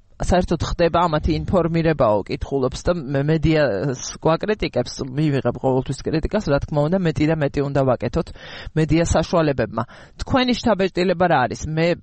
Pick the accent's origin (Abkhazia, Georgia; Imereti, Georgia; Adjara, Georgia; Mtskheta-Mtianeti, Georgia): Abkhazia, Georgia; მე აფხაზეთიდან ვარ და დავურეკე ჩემს დას.